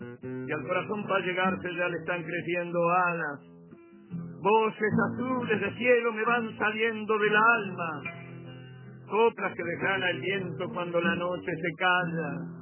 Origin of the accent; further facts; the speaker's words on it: Treinta y Tres, Uruguay; born there; yo nací en el Cebollatí, ahí enfrente a mi casa está el Cebollatí y está la Charqueada con su puerto